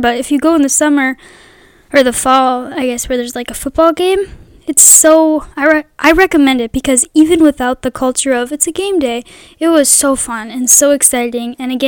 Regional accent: Minnesota, United States; So I'm from Minnesota, if you are listening and you don't know

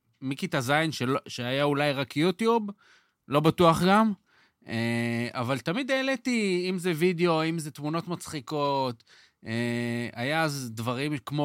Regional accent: Kiryat Ata, Haifa District, Israel; אני מקריית אתא במקור, גדלתי שם.

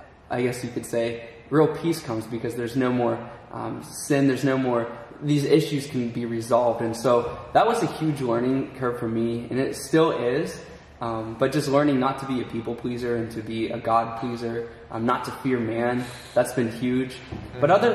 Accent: Fredericktown, Pennsylvania, United States; So I grew up in Calvary Chapel, Fredericktown, which is about 45 minutes south of Calvary Chapel, South Pittsburgh. And that's where I grew up as a kid.

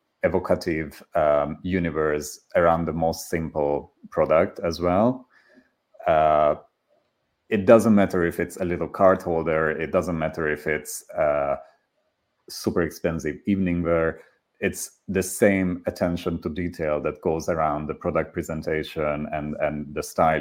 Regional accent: Budapest, Hungary; English is a second language; And I grew up in Budapest, which is a city in Hungary with a very captivating architecture.

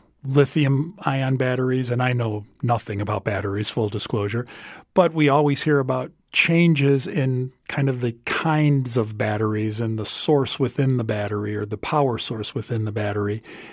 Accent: Illinois, United States; I grew up on the South Side. We had relatives in the western suburbs.

